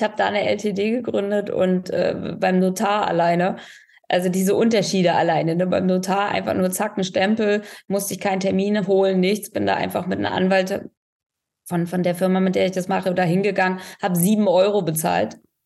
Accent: East Germany, Germany; born there; Also ich bin im Osten geboren in der DDR. Ich kenne das nicht mit Freiheit groß, ne?

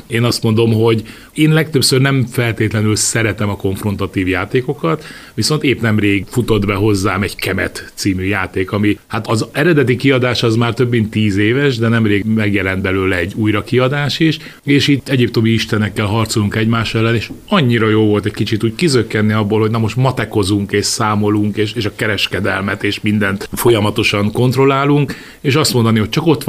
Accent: Hungary; amikor meldöngető magyarként kiállunk nagyon sokszor, hogy minden, ami akkor magyarok vagyunk

